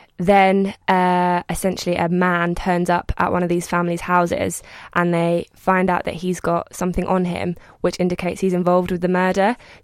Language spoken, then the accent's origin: English; Beckenham, London, United Kingdom; one woman, Jane, who's on it, is from where I'm from